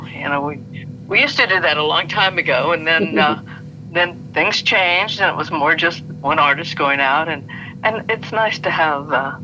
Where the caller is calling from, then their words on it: Nashville, Tennessee, United States; I'm calling from Nashville, Tennessee, our home.